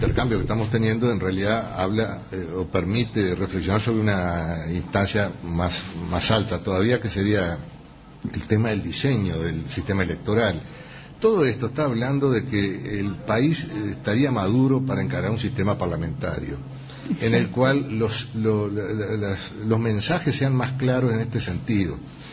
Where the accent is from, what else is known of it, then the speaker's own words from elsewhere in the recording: Paysandú, Uruguay; Yo, de chico yo escuchábamos en Paysandú